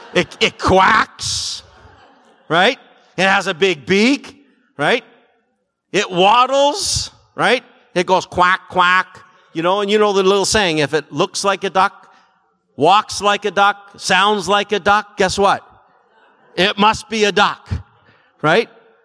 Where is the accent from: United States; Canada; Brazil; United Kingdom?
Canada; I don't have any identity showing that I'm a Canadian.